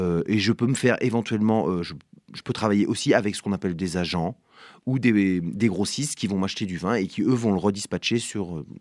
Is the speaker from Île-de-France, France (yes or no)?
no; Nantes, Pays de la Loire, France; born there; Je suis natif de Nantes, j'arrive ici dans une région très accueillante.